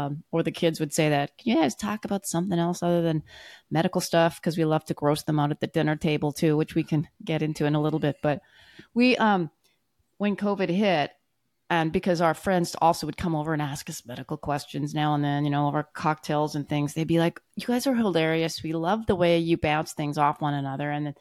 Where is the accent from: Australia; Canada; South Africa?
Canada; moved away as an adult; now in United States; We're both born and raised in Canada. Became American immigrants in 94 after we graduated residency.